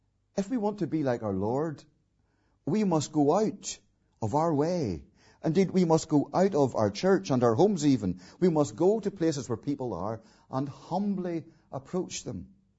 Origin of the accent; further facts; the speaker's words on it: Ballymena, Northern Ireland, United Kingdom; working in a hostel for homeless people in my hometown in Ballymena a number of years ago